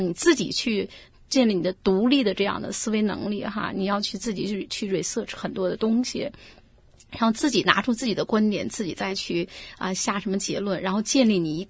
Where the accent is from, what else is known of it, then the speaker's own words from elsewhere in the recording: Beijing, China; 你比如我是北京人那我12岁之前